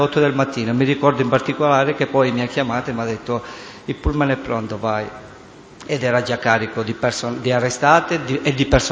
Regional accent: Caltanissetta, Sicily, Italy; born there; now in Genoa, Italy; Caltanissetta 29-9-67, in servizio al nucleo traduzione di Genova, Marassi.

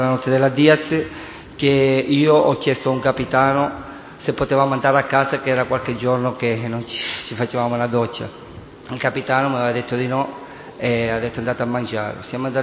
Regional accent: Caltanissetta, Sicily, Italy; born there; now in Genoa, Italy; Caltanissetta 29-9-67, in servizio al nucleo traduzione di Genova, Marassi.

